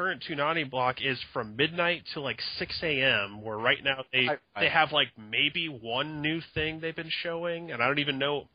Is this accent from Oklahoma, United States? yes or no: yes; Oklahoma, United States; now in Orlando, United States; Even though I live in Orlando right now, it's like I was born there, so there's no excuse.